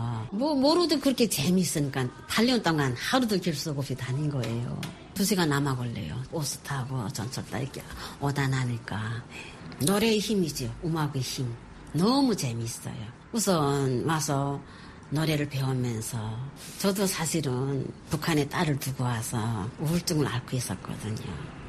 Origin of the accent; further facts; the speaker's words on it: North Korea; 처음에는 다 같은 북한에서 왔지만 다 생소한 얼굴이었어요.